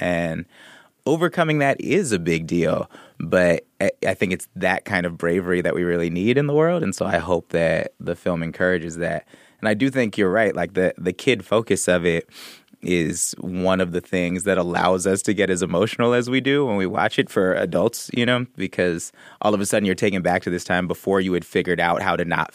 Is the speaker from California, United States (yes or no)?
yes; Oakland, California, United States; I used to go see plays all the time as a kid. I'm from the Bay Area.